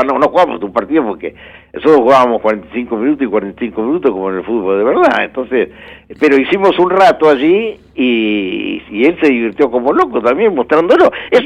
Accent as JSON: {"language": "Spanish", "region": "Buenos Aires", "country": "Argentina", "tie": "born or raised there", "said": "Yo me crié en Colegiales, en la calle Jorge Newbery."}